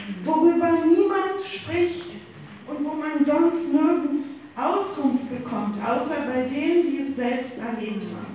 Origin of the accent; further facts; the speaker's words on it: Flensburg, Schleswig-Holstein, Germany; Ich komme aus Flensburg